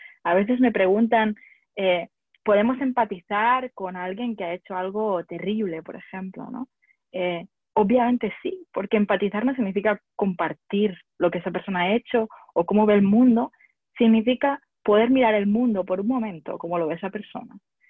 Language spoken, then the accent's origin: Spanish; Barcelona, Catalonia, Spain; also born or lived in France / London / United States